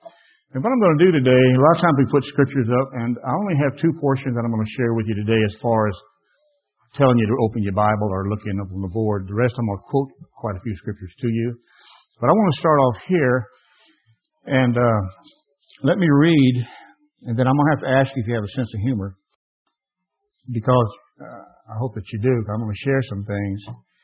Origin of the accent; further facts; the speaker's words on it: Louisiana, United States; also born or lived in Virginia / California; and in 1949, we came back from California. Moved back to Louisiana, and I felt like we had, in California, we had all the modern things. We lived in the Bay Area.